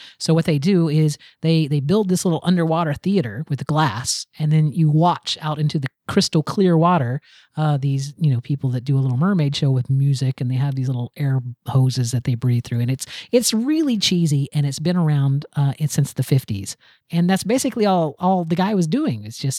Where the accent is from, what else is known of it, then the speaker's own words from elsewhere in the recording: Florida, United States; I'm from Florida, so I know this, and I just kind of assume everyone, are you unfamiliar with Wikiwachi?